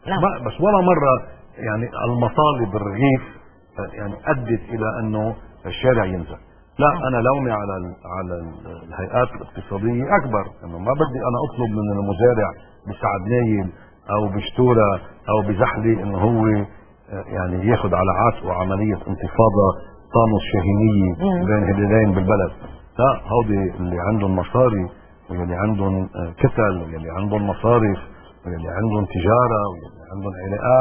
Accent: Lebanon; أنا كمواطن لبناني أرى بما حصل مشهد وليس حركة سياسية حقيقية

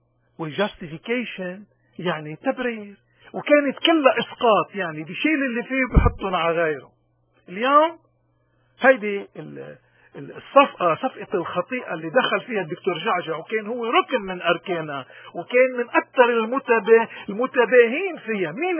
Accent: Lebanon; لو الخيار غير المقاومة ما كان دفعنا كلبنانيين وكمجتمع مسيحي آلاف الشهداء، ولكننا تهجرنا، ولكننا صرنا ببلاد الاغتراب

